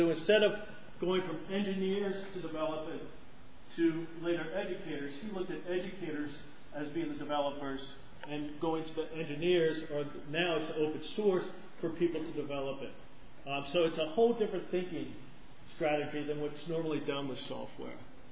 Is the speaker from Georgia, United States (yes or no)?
no; New Jersey, United States; I'm from New Jersey, by the way.